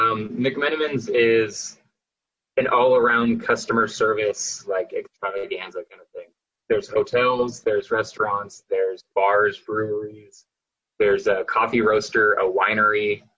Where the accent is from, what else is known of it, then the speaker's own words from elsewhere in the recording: Portland, United States; born there; I used to be proud to say that I was born in Portland.